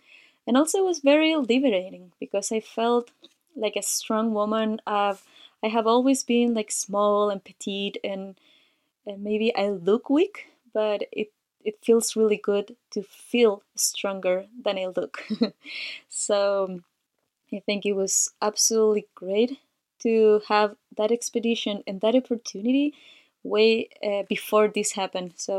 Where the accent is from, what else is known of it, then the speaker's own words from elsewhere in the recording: Chile; I'm from Chile, South America.